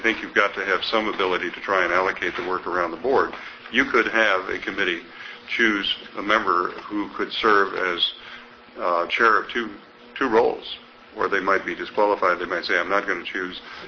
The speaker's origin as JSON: {"language": "English", "region": "the South", "country": "United States", "tie": "born or raised there", "said": "I grew up in the South."}